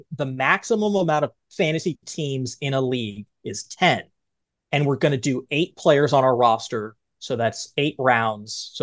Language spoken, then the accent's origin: English; Long Island, New York, United States; But I'm from New York, Long Island.